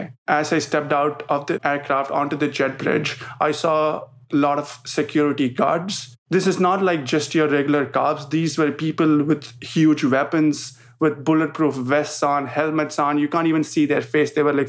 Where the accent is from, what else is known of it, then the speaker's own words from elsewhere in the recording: India; English is a second language; growing up in India, we have our own problems, but gun violence isn't one of those.